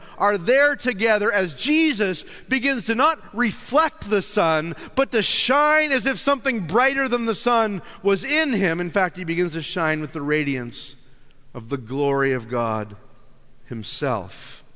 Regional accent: Canada; I'm from Canada, and I just got to do this every chance I get.

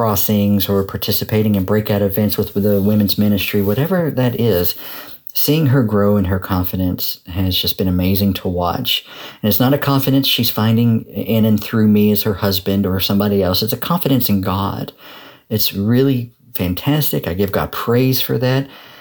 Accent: Kentucky, United States; I am from Eastern Kentucky, and I live different places through Eastern Kentucky, but I'm from that area

